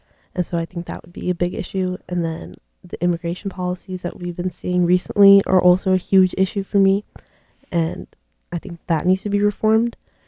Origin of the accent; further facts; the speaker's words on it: Elgin, Illinois, United States; born there; For me, my parents were born in India. My older sister was born in India, but I was born in Elgin, Illinois.